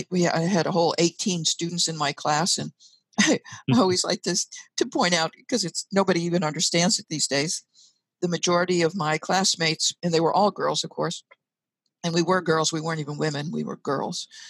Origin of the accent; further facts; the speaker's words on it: St. Louis, Missouri, United States; Because I was born in St. Louis, and I still live here.